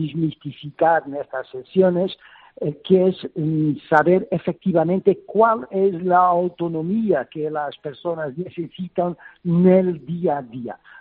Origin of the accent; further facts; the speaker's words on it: Portugal; Soy de Portugal, de aquí al lado.